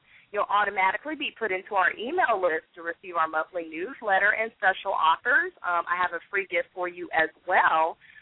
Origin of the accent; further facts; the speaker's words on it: Kansas City, Missouri, United States; Maybe you'll go to my hometown of Kansas City eventually. I know it's one of the smaller cities, but... Hey, they need love, too, in the Midwest as well.